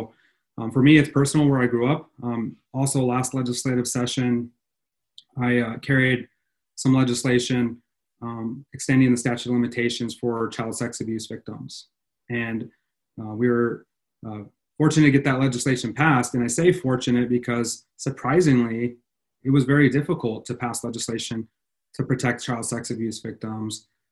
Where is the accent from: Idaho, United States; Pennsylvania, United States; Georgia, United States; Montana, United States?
Montana, United States; Ronan; My background is I grew up in Ronan, Montana, bucking bales and changing pipes for my neighbors.